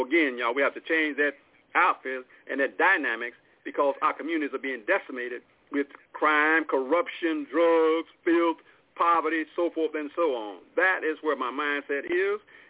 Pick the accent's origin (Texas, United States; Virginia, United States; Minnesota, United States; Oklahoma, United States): Oklahoma, United States; Oklahoma City; And, again, I'm from Oklahoma City, certified paralegal.